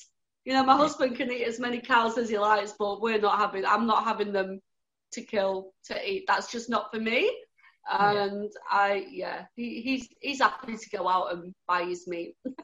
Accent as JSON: {"language": "English", "town": "Grimsby", "region": "Yorkshire and the Humber", "country": "United Kingdom", "said": "yes, you was correct, I am not from Australia. I'm from the northeast of England. I'm from a town called Grimsby. It's a fishing town, and yes, as in the title, it can be very grim."}